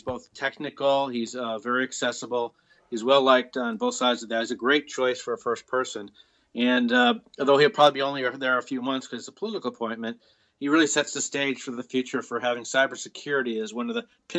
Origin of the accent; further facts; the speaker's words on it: Chicago, Illinois, United States; now in Washington, United States; I'm originally from Chicago, but now I've become a Washingtonian.